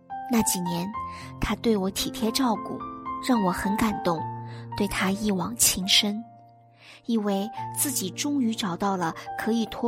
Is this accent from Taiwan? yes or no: no; Beijing, China; 我是土生土长的80后北京胡同女孩，我爸是贵族家庭，又是单亲，被打成黑五类。我妈是工人家庭，但属于红五类。